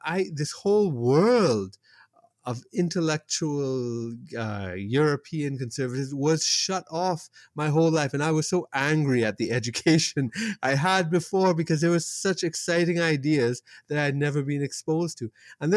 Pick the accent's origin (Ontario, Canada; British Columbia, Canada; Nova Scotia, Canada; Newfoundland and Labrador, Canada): Ontario, Canada; Toronto; another thing, by growing up in Toronto, I've given this story before.